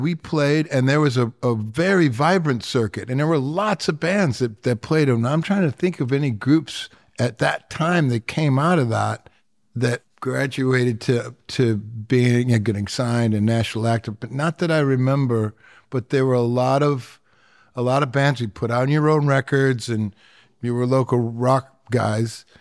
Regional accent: Detroit, Michigan, United States; growing up in Detroit in the late 70s

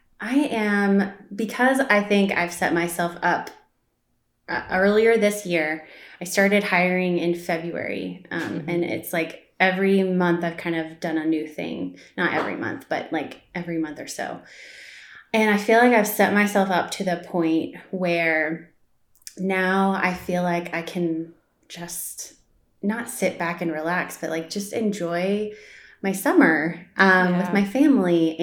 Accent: Florida, United States; growing up in Florida, I didn't have a pool either in my backyard. We had access to pools, but I've never had my own. It's so funny now that I don't live in Florida, I have a pool.

